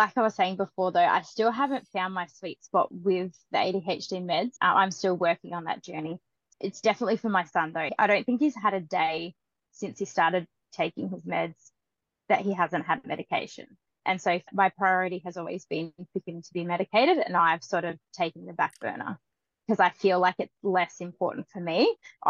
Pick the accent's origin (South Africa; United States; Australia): Australia; Victoria; I'm from Victoria.